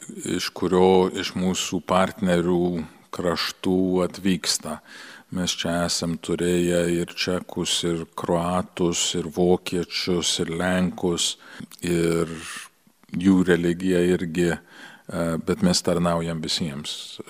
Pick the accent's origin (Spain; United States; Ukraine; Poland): United States; California; kai augau Kalifornijoje